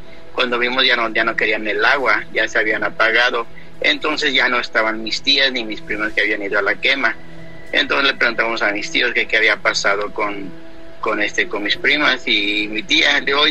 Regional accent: Huajuapan de León, Oaxaca, Mexico; also born or lived in State of Mexico; soy de originario del Estado de México. Radicaba cuando era pequeño en Huajuapan de León, Oaxaca.

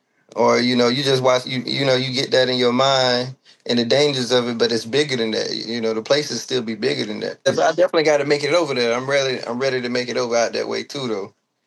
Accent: Georgia, United States; also born or lived in Waycross; Man, I'm just a country boy from South Georgia, man. About an hour from Jacksonville, Florida. Now I went to Waycross, if y'all know. A small place, man. Country, but we real.

